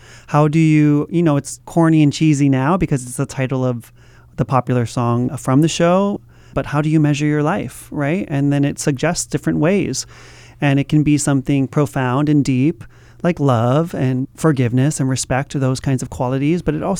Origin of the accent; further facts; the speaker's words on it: Hawaii, United States; You know, as a Hawaiian actor and director myself, that's kind of what I like to bring into all of my works